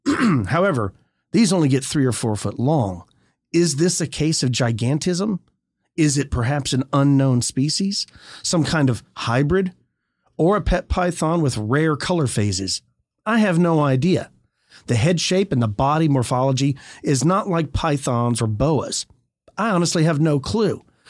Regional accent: Abilene, Texas, United States; So to begin, I'm from Abilene, Texas. My family moved into a house on Little Lake in the middle of Abilene in the early 90s.

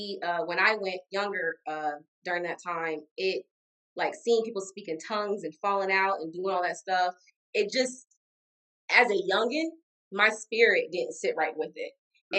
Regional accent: North Carolina, United States; Obviously, I'm from North Carolina, mm-hmm. originally born and raised.

